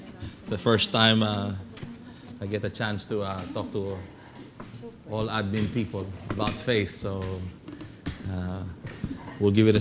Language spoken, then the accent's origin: English; Bacolod, Western Visayas, Philippines; So growing up I come from Bacolod, growing up in the province, life was very simple.